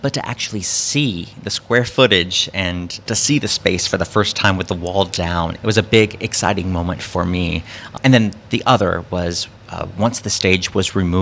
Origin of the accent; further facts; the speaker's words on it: Kentucky, United States; I'm from Eastern Kentucky, far east as you can get without falling into Virginia. But I grew up in Eastern Kentucky as a lover of the arts